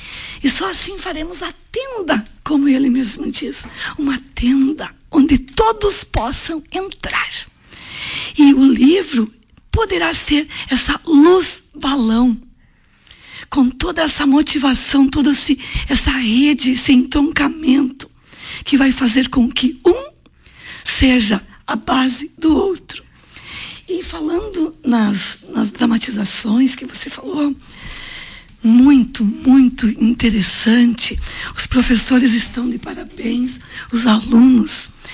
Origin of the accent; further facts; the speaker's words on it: Salto do Jacuí, Rio Grande do Sul, Brazil; uma feira lá de Salto do Jacuí, minha terra, que também morei lá